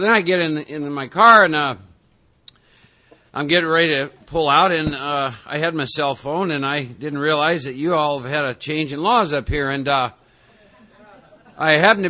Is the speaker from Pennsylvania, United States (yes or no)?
no; Iowa, United States; And I was born and raised in Iowa in the Midwest, and for prior to ever coming to New York City, I had formulated some belief systems about you all.